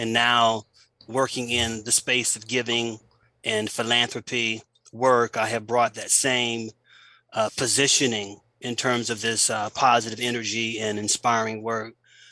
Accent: Miami, Florida, United States; with all the different cities that I've moved to since I left my hometown, Miami, being in the space of philanthropy.

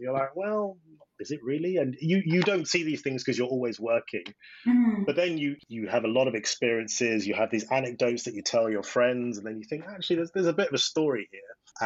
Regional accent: Nigeria; So I am Nigerian. I have a very Nigerian name

